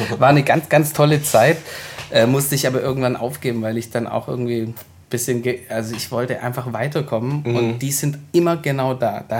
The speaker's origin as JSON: {"language": "German", "town": "Stuttgart", "region": "Baden-Württemberg", "country": "Germany", "tie": "born or raised there", "also_born_or_lived": "Mannheim", "lives_now": "Berlin, Germany", "said": "ich bin ja ursprünglich Stuttgarter und da mit dem Hip-Hop groß geworden, über Mannheim Studium dann nach Berlin gekommen."}